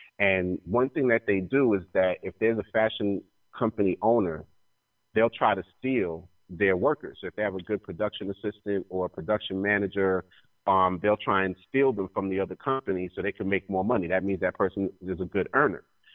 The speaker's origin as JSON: {"language": "English", "town": "Brooklyn", "region": "New York", "country": "United States", "tie": "born or raised there", "said": "Where I grew up in Brooklyn, in the Jewish section, they do not buy anything that's not Jewish."}